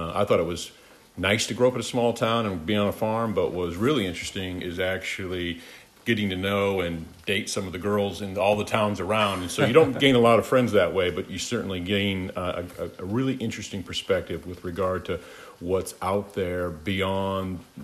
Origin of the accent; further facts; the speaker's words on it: Iowa, United States; I grew up in Iowa, and I grew up on a family farm, and so born and raised in eastern Iowa, and still involved in that family operation today.